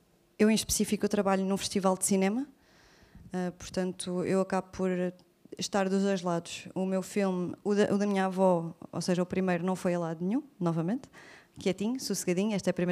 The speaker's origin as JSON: {"language": "Portuguese", "town": "Pombal", "region": "Leiria", "country": "Portugal", "said": "eu sou de Pombal, eu não sou daqui, mas eu faço os meus filmes, ou tento fazer na minha terra."}